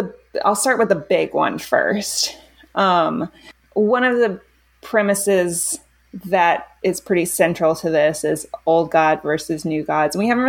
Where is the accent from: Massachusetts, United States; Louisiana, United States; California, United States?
Louisiana, United States; born there; Meanwhile, I was born in Louisiana.